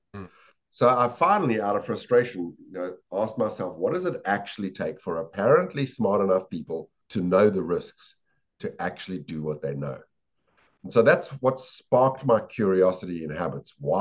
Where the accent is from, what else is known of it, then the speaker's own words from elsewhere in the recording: South Africa; moved away as an adult; now in United States; Well, you'll very quickly tell from my accent that I'm not from America, which is where I live. I grew up in South Africa, started and ran my first business there.